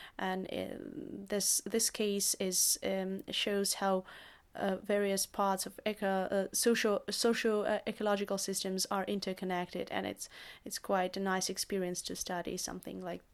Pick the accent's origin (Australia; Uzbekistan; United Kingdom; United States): Uzbekistan; English is a second language; now in Germany; even if we, in my country, I come from Uzbekistan, even if we like football very much, we don't have these flags on the streets